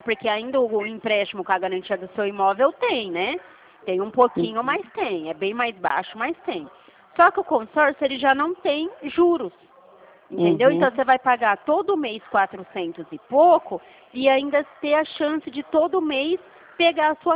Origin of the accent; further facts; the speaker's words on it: São Paulo, Brazil; Eu falo aqui de São Paulo, interior de São Paulo.